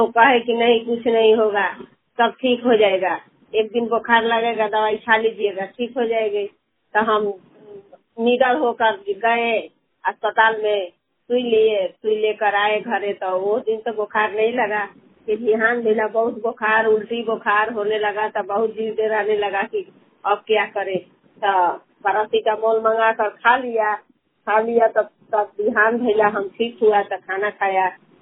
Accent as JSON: {"language": "Hindi", "town": "Chenari", "region": "Bihar", "country": "India", "said": "चेनारी के रहने वाली हूँ।"}